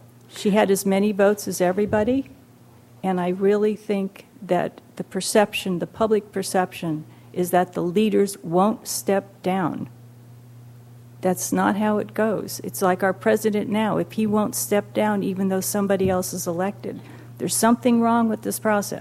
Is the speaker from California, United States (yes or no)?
yes; Cambria, California, United States; from Cambria.